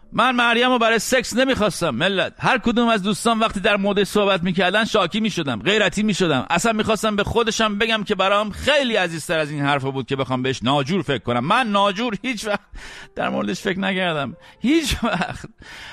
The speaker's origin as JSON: {"language": "Persian", "country": "Iran", "moved": "yes", "said": "وقتی از ایران اومدم بیرون در اولین فرصت رفتم"}